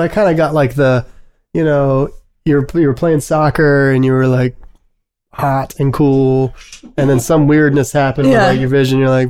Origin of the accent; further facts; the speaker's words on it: Virginia Beach, Virginia, United States; So, like, I grew up in Virginia Beach, you know, right there on the coast.